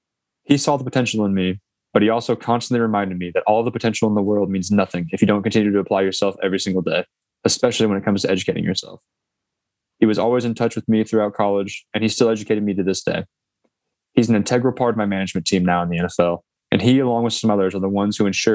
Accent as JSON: {"language": "English", "town": "Fort Wayne", "region": "Indiana", "country": "United States", "tie": "born or raised there", "moved": "yes", "said": "inside of a gas station in my hometown of Fort Wayne, Indiana."}